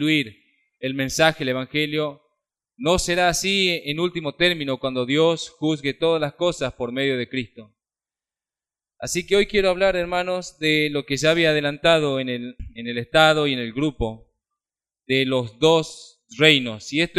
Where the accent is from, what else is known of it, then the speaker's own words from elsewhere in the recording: Argentina; Nosotros somos argentinos por una cuestión de nacimiento.